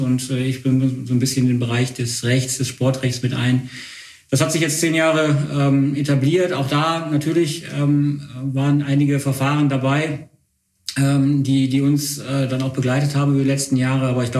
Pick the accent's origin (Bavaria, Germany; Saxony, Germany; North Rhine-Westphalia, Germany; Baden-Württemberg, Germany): North Rhine-Westphalia, Germany; Wuppertal; Ich komme nicht aus Bonn, sondern ich komme aus Wuppertal.